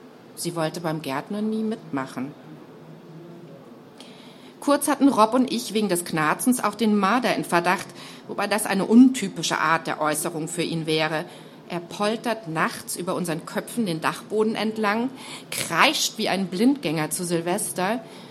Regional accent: Southern Germany, Germany; Wir sind beide in Süddeutschland aufgewachsen, Doppelhaushälften in der Provinz.

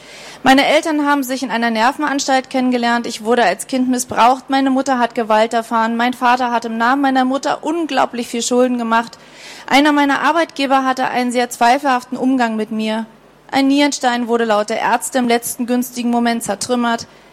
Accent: Berlin, Germany; born there; Ich wurde im April 1973 in Berlin-Charlottenburg geboren.

